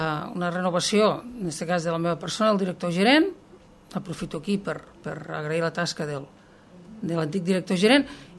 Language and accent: Catalan; Rasquera, Catalonia, Spain; jo visco aquí, en aquestes terres, soc de Rasquera